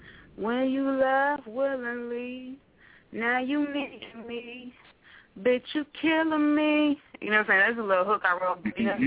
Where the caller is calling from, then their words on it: Danville, Virginia, United States; I'm calling from Danville, Virginia.